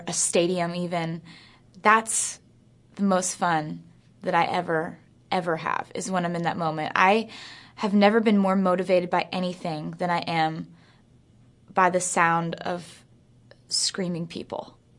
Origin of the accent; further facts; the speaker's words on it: Pennsylvania, United States; I grew up in Pennsylvania, and growing up in Pennsylvania and wanting to pursue country music, those are two different things.